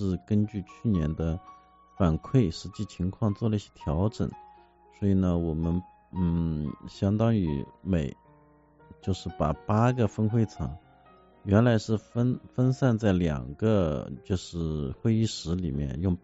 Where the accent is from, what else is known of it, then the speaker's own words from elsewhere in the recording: Suzhou, Jiangsu, China; 来自我故乡苏州的一些企业家